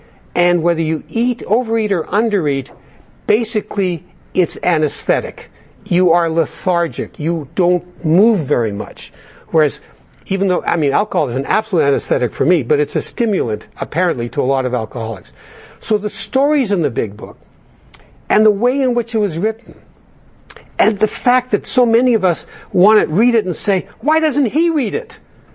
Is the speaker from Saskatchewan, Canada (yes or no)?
no; Winnipeg, Manitoba, Canada; I attended an AA big book study they did in my hometown of Winnipeg.